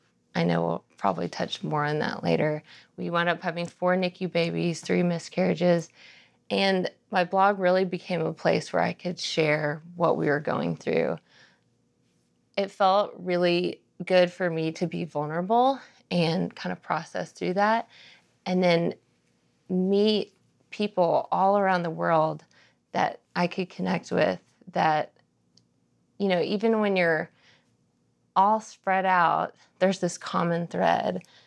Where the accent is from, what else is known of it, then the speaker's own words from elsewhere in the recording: Dallas, Texas, United States; So I grew up in Dallas, Texas.